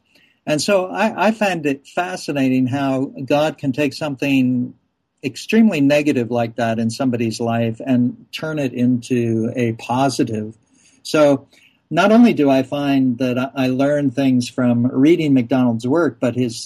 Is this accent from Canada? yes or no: no; United States; I am probably like a lot of people growing up in America today, or of my generation and younger